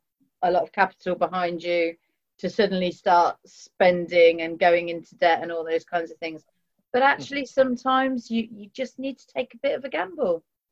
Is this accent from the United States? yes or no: no; United Kingdom; we're British and we don't like to shout about ourselves